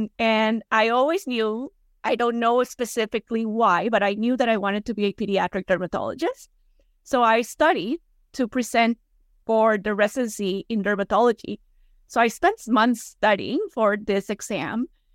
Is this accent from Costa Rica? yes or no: yes; Costa Rica; English is a second language; Of course, like I am originally from Costa Rica. Costa Rica is a very small country